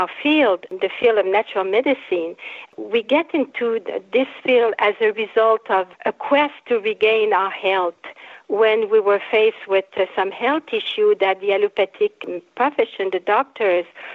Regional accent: Montreal, Quebec, Canada; first language French; English is a second language; Well, I was born in Montreal, in Quebec, at the heart of French-Canadian culture, in a place called Le Plateau Mont-Royal. I spoke French my whole childhood and young adulthood until the age of maybe 25, when I had to learn English

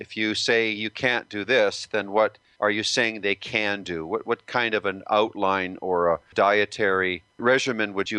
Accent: Canada; as a young kid growing up in Canada.

